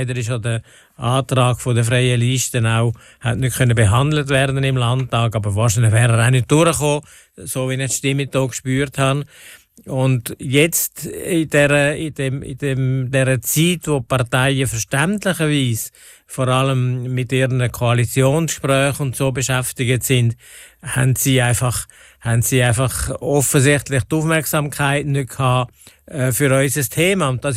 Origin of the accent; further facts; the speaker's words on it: Switzerland; now in Liechtenstein; Also ich bin Schweizer und bin Ausländer